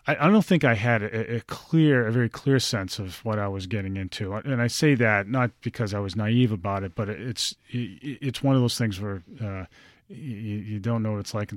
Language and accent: English; New Bedford, Massachusetts, United States; also born or lived in North Dartmouth; I grew up in New Bedford and North Dartmouth.